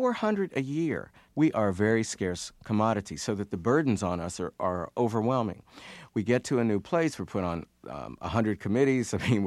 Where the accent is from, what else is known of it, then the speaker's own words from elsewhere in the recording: Piedmont, West Virginia, United States; because I grew up in Piedmont, West Virginia, population 2,000, mostly white.